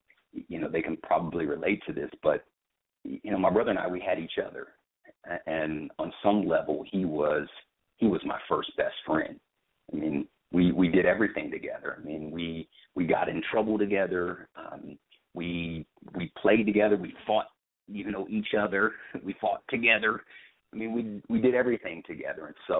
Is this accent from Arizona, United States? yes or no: no; Kansas City, Missouri, United States; also born or lived in Des Moines, Iowa; I was born in Des Moines, Iowa, but raised in Kansas City, Missouri.